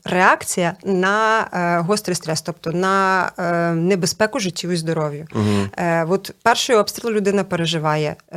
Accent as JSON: {"language": "Ukrainian", "region": "Chernihiv Oblast", "country": "Ukraine", "said": "я сама родом з Чернігівщини, так, от відповідно звідти."}